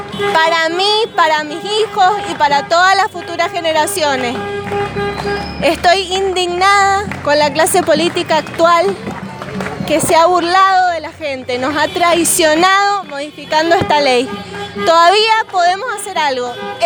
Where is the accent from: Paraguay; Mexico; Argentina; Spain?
Argentina; Tupungato, Mendoza; born there; Bueno, en principio soy nacida acá en Tupungato.